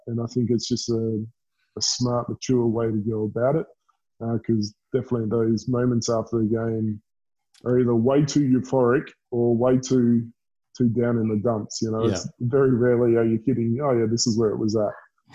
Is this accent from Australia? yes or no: yes; Adelaide, South Australia, Australia; I'm from Adelaide.